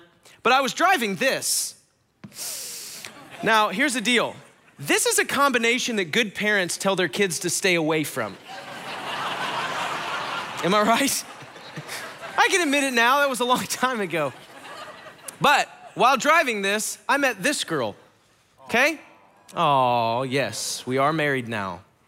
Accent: Ohio, United States; So I grew up in Ohio, which is not close to here. Very cold, very corny.

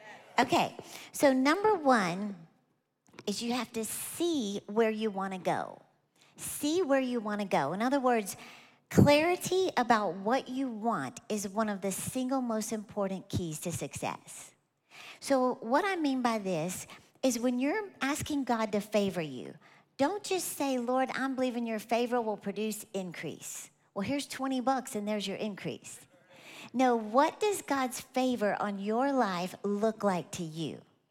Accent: Texas, United States; I'm from Texas, so this is just a regular pencil.

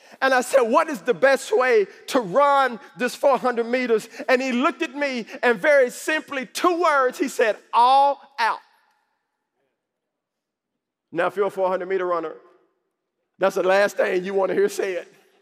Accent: Dallas, Texas, United States; I'm from Dallas, and I have a question.

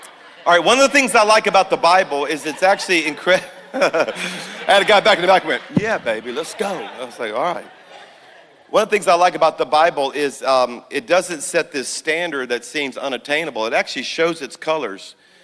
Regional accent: Louisiana, United States; I am a Cajun from South Louisiana, so our church is in Birmingham, but y'all, I'm a Cajun.

